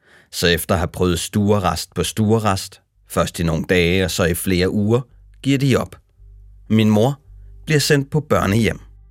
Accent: Hvidovre, Capital Region of Denmark, Denmark; born there; Jeg blev født på Hvidovre Hospital.

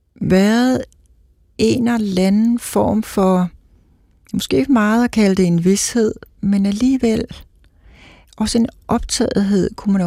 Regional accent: Kolding, Region of Southern Denmark, Denmark; vi kommer fra Koldingegnen.

